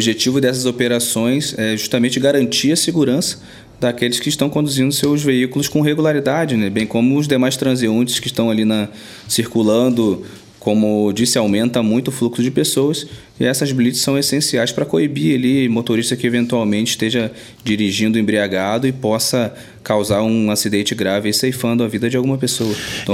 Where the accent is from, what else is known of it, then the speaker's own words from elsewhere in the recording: Rio de Janeiro, Brazil; now in São Lourenço do Sul, Brazil; eu sou de outro estado, eu sou do Rio de Janeiro, eu já me considero um sulista.